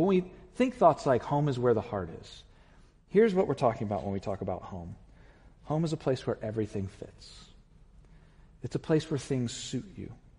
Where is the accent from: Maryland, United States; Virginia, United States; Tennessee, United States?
Virginia, United States; I'm from Virginia. I have an excuse, whatever.